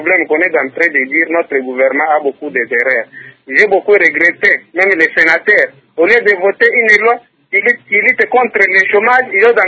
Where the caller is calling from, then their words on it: Lubumbashi, Haut-Katanga, DR Congo; c'est le chômage ici chez nous au Congo.